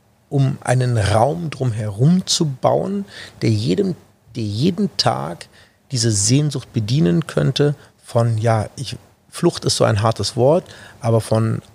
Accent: Düsseldorf, North Rhine-Westphalia, Germany; Vor allen Dingen, weil es meine Heimat ist. Und das ist auch der Grund, warum ich mich auf Düsseldorf aktuell beschränke

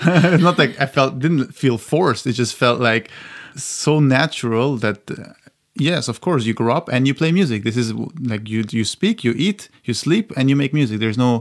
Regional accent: Austria; English is a second language; He came to my hometown in Austria to play.

